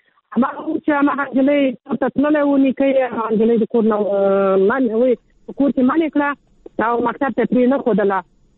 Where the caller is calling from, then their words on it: Kabul, Afghanistan; د کابل ښار یو تن اوسېدونکی یم.